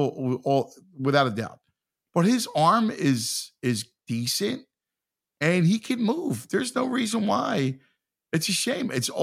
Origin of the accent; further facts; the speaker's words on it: Philadelphia, Pennsylvania, United States; I'm from Philadelphia, right? Do I know tanks and processes?